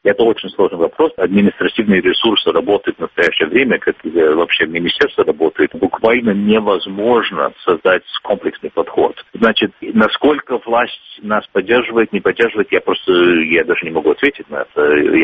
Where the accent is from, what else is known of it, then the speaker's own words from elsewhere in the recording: San Francisco, California, United States; now in Russia; Я родился в Сан-Франциско